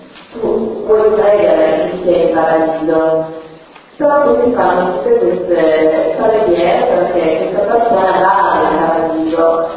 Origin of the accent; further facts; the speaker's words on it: Lucca, Tuscany, Italy; vengo da Lucca.